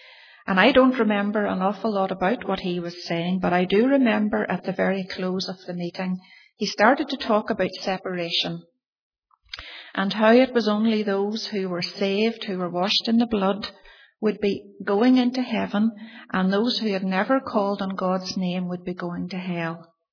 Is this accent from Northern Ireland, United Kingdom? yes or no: yes; Castlederg, Northern Ireland, United Kingdom; growing up in Castle Derg, where I was born into a family of four children.